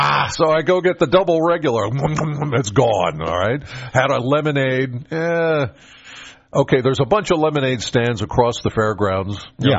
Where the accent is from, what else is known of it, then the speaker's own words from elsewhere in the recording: Penns Valley, Pennsylvania, United States; Now, I'm from Penns Valley, all right, and I go to church in Spring Mills.